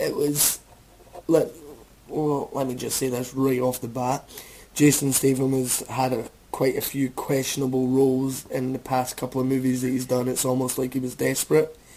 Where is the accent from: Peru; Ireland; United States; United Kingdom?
United Kingdom; Scotland; I'm Scottish, remember, so I don't have a high tolerance for the SAS